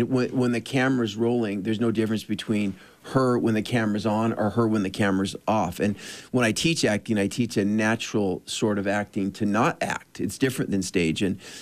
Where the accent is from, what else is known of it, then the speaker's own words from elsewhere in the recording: Dana Point, California, United States; I'm from Southern California, Dana Point, and when I was 17, I was coming out of the water one day after a surfing session